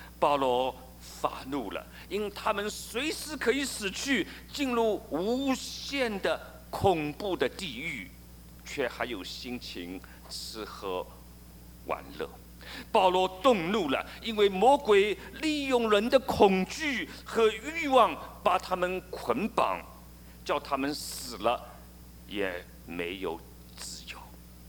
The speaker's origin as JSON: {"language": "Chinese", "country": "China", "said": "我们中国人非常敬重老师，孔夫子是大家都敬重的一位伟大的老师。"}